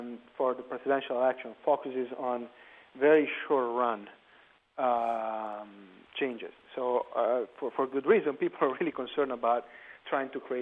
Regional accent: Italy; I'm from Italy, and you don't have that attitude. In Italy, failure is a stigma.

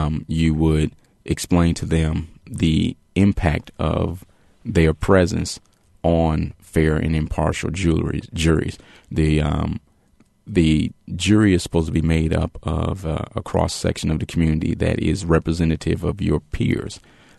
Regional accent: Chicago, Illinois, United States; I am from Chicago. I lived lived there for the first 18 years of my life.

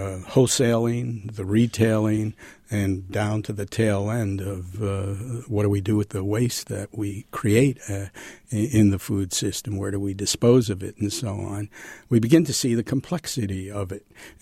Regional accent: New York City, New York, United States; I grew up in New York City in a dense urban environment, a lower working class neighborhood. I don't think I saw a farm till I was 16 years old.

